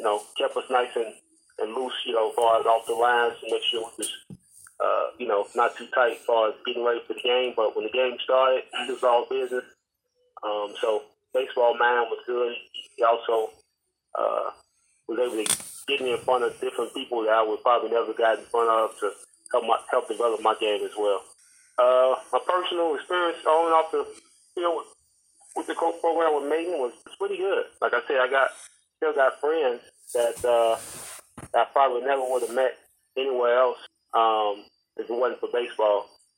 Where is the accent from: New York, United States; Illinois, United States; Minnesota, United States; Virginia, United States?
Illinois, United States; Chicago; I'm from Chicago, Illinois.